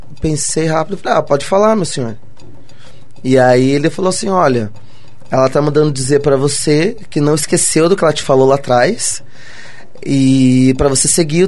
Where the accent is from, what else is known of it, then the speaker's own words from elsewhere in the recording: Paranaguá, Paraná, Brazil; Sou natural de Paranaguá.